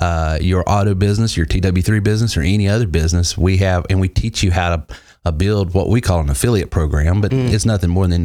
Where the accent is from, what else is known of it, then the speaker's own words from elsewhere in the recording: the South, United States; Well, I mean, I grew up in the South, and car dealers are some of my kinfolk